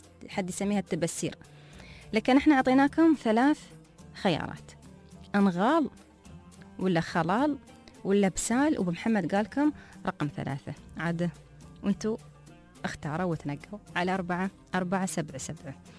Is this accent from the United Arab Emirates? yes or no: yes; United Arab Emirates; من المناطق عندنا في الامارات